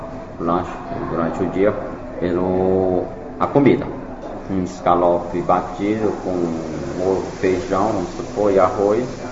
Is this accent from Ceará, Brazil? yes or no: yes; Fortaleza, Ceará, Brazil; born there; Eu nasci em Fortaleza